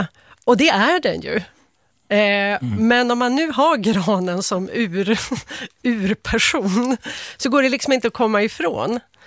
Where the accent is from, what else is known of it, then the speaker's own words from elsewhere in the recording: Västerbotten County, Sweden; Jag växte upp i Västerbotten.